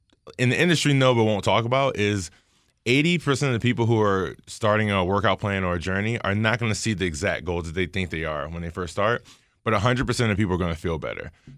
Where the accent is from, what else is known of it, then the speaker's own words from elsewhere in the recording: Baltimore, Maryland, United States; There we go. I'm from Baltimore, so I had to go into fitness.